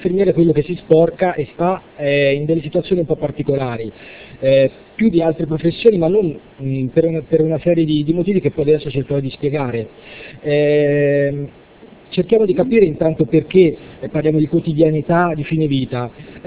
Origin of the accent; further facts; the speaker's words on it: Perugia, Umbria, Italy; Io vengo da Perugia, sapete benissimo, è una città molto famosa in questo periodo per il cioccolato.